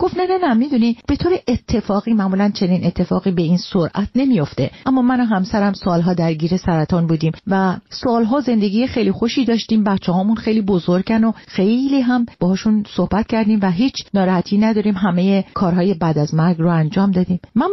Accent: Iran

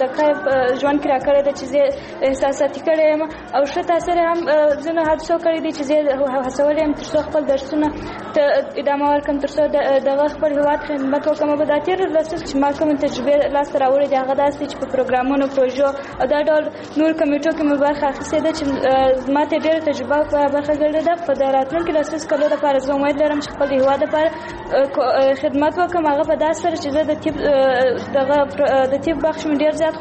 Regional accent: Kandahar, Afghanistan; د کندهار شهر اوسیدونکی یم د لسم ټولګي زده کوونکی یم

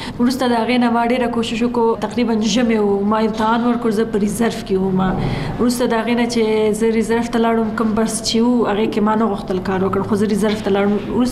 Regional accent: Kunar, Afghanistan; زه د کونړ ولایت نه یم.

